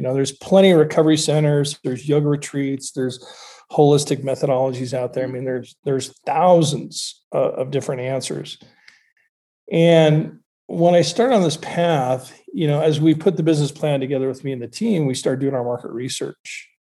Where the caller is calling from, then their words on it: Sun Valley, Idaho, United States; Well, I'm streaming from Sun Valley, Idaho.